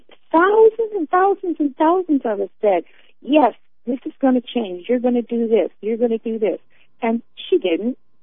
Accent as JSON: {"language": "English", "region": "Montana", "country": "United States", "tie": "born or raised there", "said": "And I was raised in Montana"}